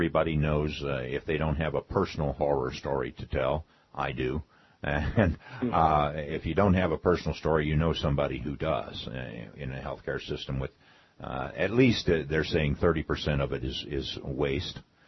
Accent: Ohio, United States; now in South Florida, United States; Well, I used to live in Ohio. I'm born and bred in Ohio, but although our show's listening to nationwide, I live in South Florida now.

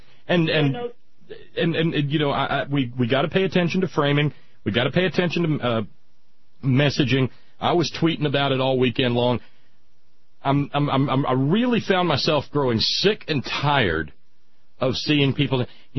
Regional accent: Alabama, United States; also born or lived in West Virginia; you know, I grew up in Alabama and West Virginia

